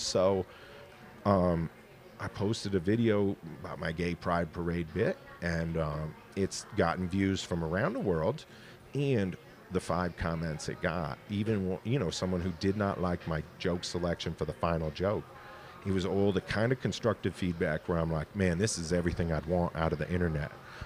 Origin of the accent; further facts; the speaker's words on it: New England, United States; I'm not wicked colonial. I'm from New England, so.